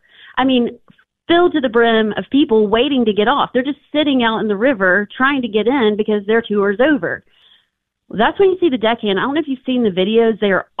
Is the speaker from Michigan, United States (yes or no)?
no; Tennessee, United States; Although I grew up in East Tennessee, I feel like it could have happened there too.